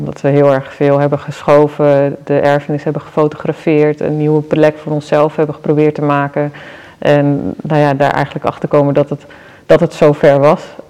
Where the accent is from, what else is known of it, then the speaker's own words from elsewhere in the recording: Drenthe, Netherlands; also born or lived in Groningen; Ik kom zelf uit Drenthe, Groningen, opgegroeid.